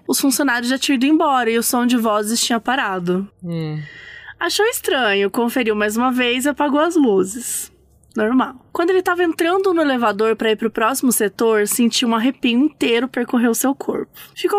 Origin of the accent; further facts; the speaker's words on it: Curitiba, Paraná, Brazil; tenho 23 aninhos e sou aqui de Curitiba, do Paraná.